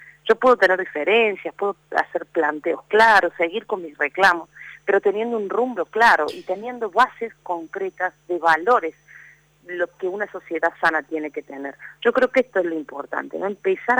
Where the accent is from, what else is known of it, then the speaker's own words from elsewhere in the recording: Córdoba, Argentina; yo quiero tener a quien reclamarle como cordobesa las cuestiones. Las cuestiones de Córdoba, ¿no?